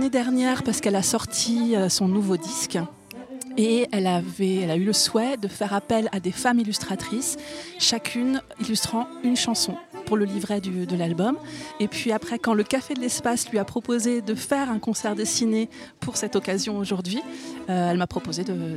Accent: Occitanie, France; parce qu'on vient du Tarn

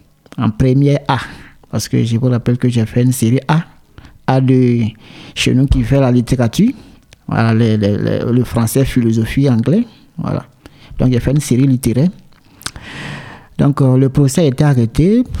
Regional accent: Côte d’Ivoire; comme on le dit chez nous en Côte d'Ivoire

